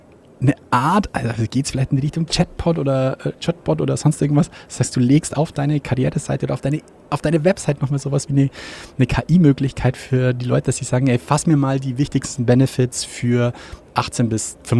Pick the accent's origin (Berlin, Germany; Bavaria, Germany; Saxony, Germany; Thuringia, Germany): Bavaria, Germany; Ingolstadt; Ja, das bin ich ein gebrandmarktes Kind als Ingolstädter. Also, weil bei uns in Ingolstadt